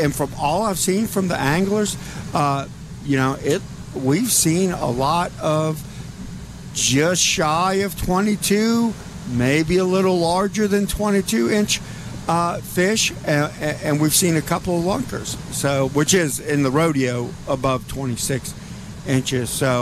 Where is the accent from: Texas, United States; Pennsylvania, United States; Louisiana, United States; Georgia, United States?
Louisiana, United States; So, I grew up in Louisiana